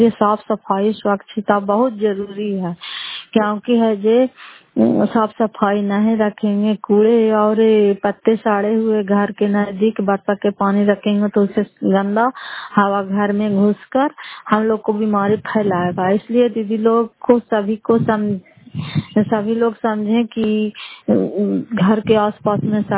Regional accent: Bihar, India; घर फतेहपुर पंचायत मकसौदा जिला नालंदा करासपुरा प्रखंड की निवासी हूं

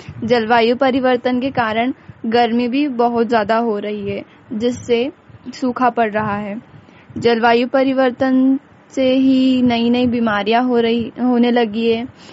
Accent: Madhya Pradesh, India; मैं खंडवा जिले से हूं।

